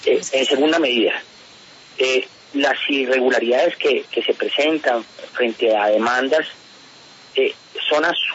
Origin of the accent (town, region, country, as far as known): Colombia